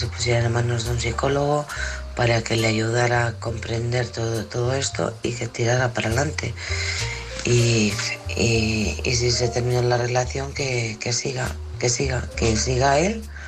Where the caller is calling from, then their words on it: Alcorcón, Community of Madrid, Spain; de Alcorcón.